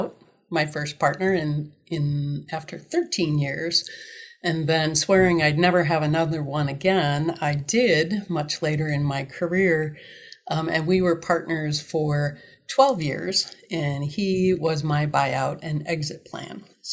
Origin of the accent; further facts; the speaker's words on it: Wisconsin, United States; I grew up in Wisconsin, and we didn't come from a family that had a lot, so I got creative early.